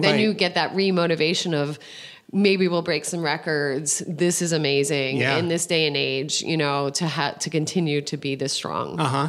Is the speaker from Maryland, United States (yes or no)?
no; Jersey City, New Jersey, United States; born there; But I was born in Jersey City, so I'm 100%. I can only say that I'm lucky that I don't have the accent.